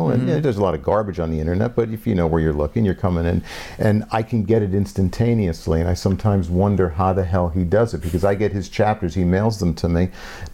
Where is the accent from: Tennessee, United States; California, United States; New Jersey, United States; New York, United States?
New Jersey, United States; Yeah, from my home state of New Jersey.